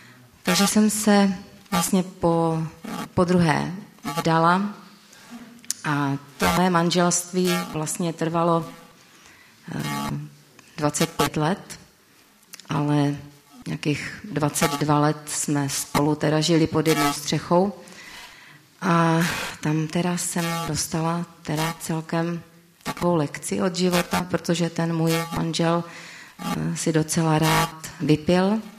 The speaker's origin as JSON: {"language": "Czech", "town": "Krnov", "region": "Moravian-Silesian Region", "country": "Czechia", "said": "a pocházím z Krnova. Já jsem vlastně od malička, tak jak už tady říkal i bratr Mirek, tak jsem byla stejně jako on vychovávána ve věřící rodině, a to v církvi adventistů 7. dne."}